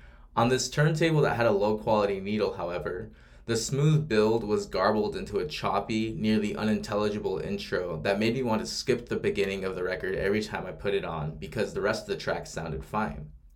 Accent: Santa Barbara, California, United States; I purchased this album from a record store that unfortunately no longer exists in my hometown of Santa Barbara called Just Play Music.

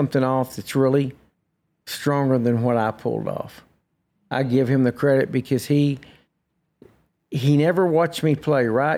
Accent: Newark, Texas, United States; I grew up in Newark.

